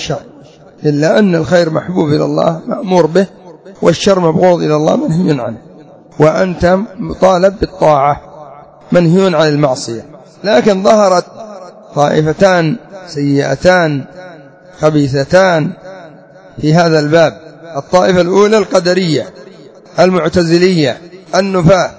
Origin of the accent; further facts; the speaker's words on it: Yemen; عندنا في اليمن رافضة اليمن قدرية معتزلية